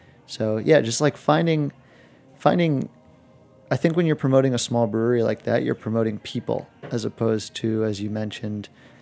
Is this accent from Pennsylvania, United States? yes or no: yes; Pittsburgh, Pennsylvania, United States; I mean, I'm from Pittsburgh, and it's starting to change